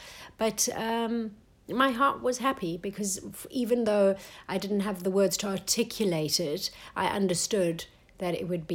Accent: South Africa; growing up in South Africa is very special at the time.

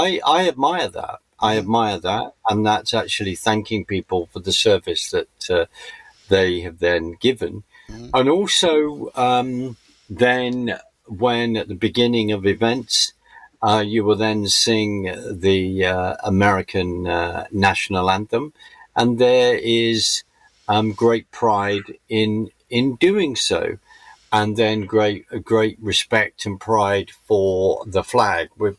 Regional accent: United Kingdom; I'm British

